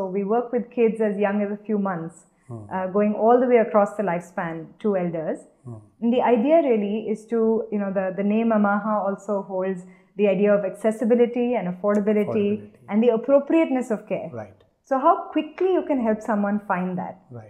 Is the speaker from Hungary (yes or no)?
no; India; who have struggled in a lot of the ways that we did as young children growing up in India